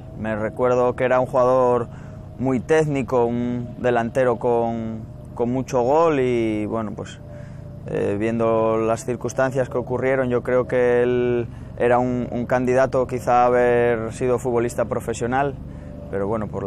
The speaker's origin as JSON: {"language": "Spanish", "town": "Oviedo", "region": "Asturias", "country": "Spain", "said": "Para la gente que somos de Oviedo y los que somos oviedistas era lo máximo"}